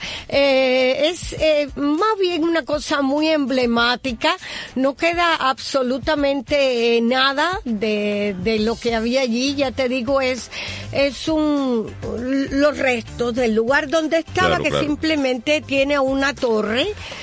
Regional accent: Santiago de las Vegas, Havana, Cuba; como le decían en mi pueblo, en Santiago de las Vegas

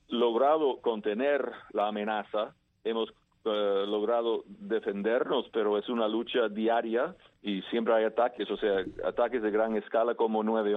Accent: United States; yo como norteamericano entendí

